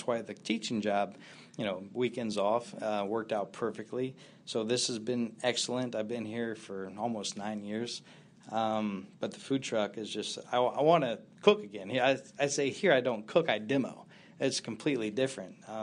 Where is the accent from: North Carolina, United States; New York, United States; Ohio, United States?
Ohio, United States; But then I moved back to my hometown. I've got two daughters there, and I was like, well, let me try to live here, but it's a super small place in Ohio.